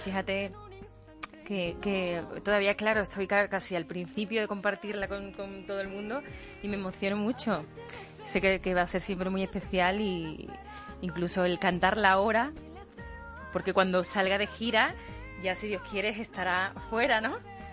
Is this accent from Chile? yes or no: no; Coria del Río, Andalusia, Spain; Y por volver a mi pueblo, a Coria del Río, a mi casa.